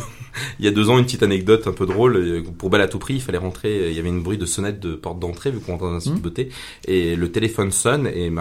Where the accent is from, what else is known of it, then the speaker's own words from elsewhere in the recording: Saint-Quentin-Fallavier, Auvergne-Rhône-Alpes, France; Moi, je viens de Saint-Quentin-Falavier.